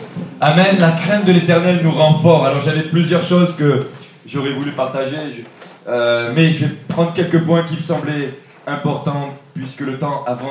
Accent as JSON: {"language": "French", "country": "France", "said": "Moi, je suis un Français, j'aime mon pays"}